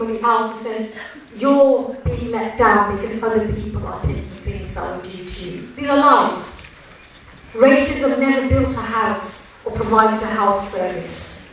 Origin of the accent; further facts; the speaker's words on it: Birmingham, West Midlands, United Kingdom; as a Brummie, growing up after the Irish pub bombings